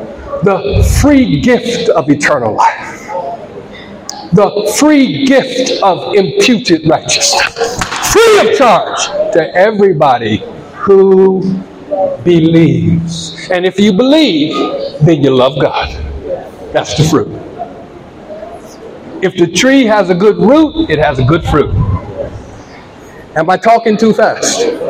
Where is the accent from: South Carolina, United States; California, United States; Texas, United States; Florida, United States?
California, United States; Now, please don't call me Oibo just because I'm from California. I'm brown like you.